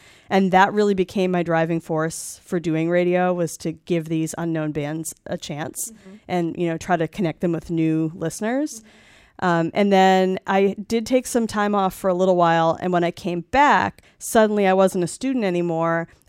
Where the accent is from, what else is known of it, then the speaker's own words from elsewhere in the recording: Massachusetts, United States; But, you know, back in Massachusetts where I'm from